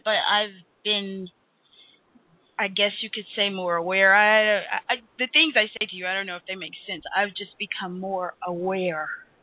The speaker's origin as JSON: {"language": "English", "town": "Chicago", "region": "Illinois", "country": "United States", "said": "I'm from Chicago, Illinois."}